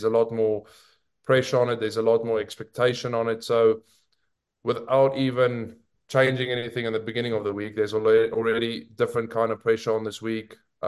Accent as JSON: {"language": "English", "town": "Pretoria", "region": "Gauteng", "country": "South Africa", "tie": "born or raised there", "lives_now": "England", "said": "growing up in Pretoria and going to games at Loftus and stuff, and rugby being so big of a sport back home in South Africa."}